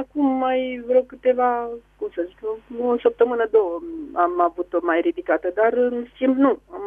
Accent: Niculești, Dâmbovița, Romania; eu sunt din Niculești, Ciocănari, aproape de București.

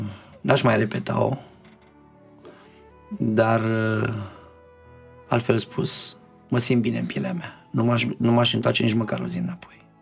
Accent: Celaru, Dolj, Romania; Am crescut în Oltenia, pe lângă Caracal, la Celaru

